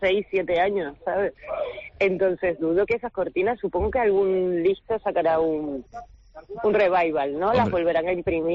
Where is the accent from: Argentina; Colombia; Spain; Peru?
Spain; Canary Islands; accent: Canarian; also born or lived in Barcelona, Spain; Yo nací en Tenerife, soy de allí, me siento muy orgullosa de ser de allí, aquello es un pequeño paraíso, pero sí que es verdad que tengo raíces francesas, sí que es verdad que viví muchos años en Barcelona y en otras partes del mundo